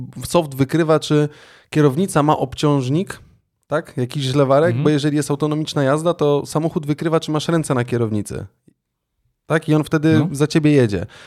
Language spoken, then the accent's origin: Polish; Gdynia, Pomeranian Voivodeship, Poland; Ja z Gdyni jestem